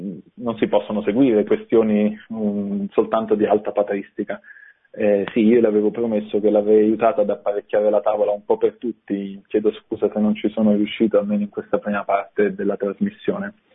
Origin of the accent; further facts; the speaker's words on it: Abruzzo, Italy; dalle mie parti c'è un detto, io sono abruzzese, saluto quella bella terra forte e gentile